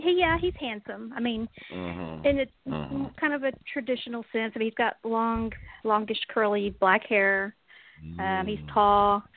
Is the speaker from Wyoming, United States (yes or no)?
no; Texas, United States; I'm from Texas, you know.